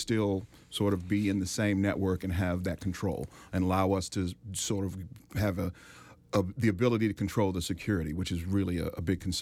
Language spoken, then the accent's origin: English; Washington, District of Columbia, United States; I grew up in Northeast Washington, D.C. My mother's family is from Washington. I grew up in the Carver Terrace neighborhood.